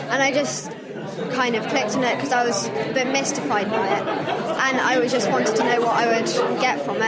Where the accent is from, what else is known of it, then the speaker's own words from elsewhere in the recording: Swindon, South West England, United Kingdom; and I'm from Swindon.